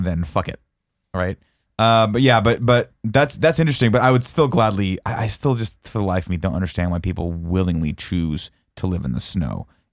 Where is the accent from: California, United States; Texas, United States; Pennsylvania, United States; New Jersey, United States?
California, United States; We did the same thing growing up in SoCal, but with air conditioning.